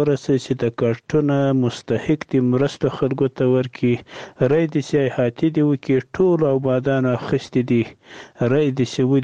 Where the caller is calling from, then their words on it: Paktika, Afghanistan; زه د پکتیکا دی ولایت سروبي دی ولسوالي خانی کلا زه خبرې کوم